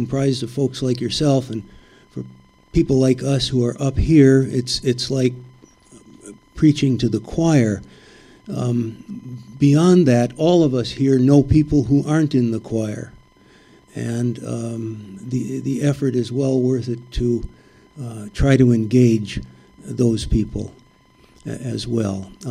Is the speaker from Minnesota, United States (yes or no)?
yes; Duluth, Minnesota, United States; moved away as an adult; And I was born and raised in Duluth. I spent my first 25 formative years there.